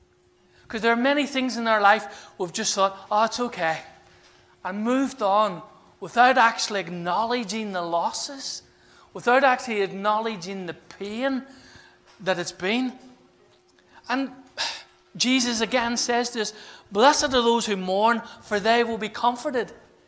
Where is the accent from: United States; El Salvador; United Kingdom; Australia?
United Kingdom; Northern Ireland; And growing up in Northern Ireland, I was told things like, real men don't cry.